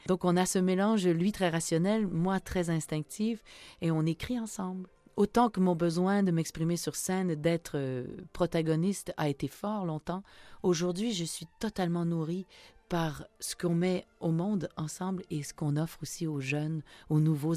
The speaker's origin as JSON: {"language": "French", "region": "Quebec", "country": "Canada", "said": "une terre que je ne connaissais pas, je viens du Québec, on avait des pommiers"}